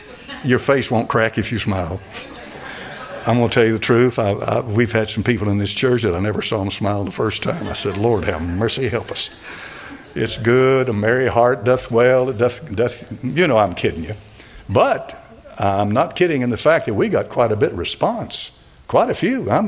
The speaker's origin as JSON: {"language": "English", "region": "Scotland", "country": "United Kingdom", "said": "I'm from Scotland and you're my pastor."}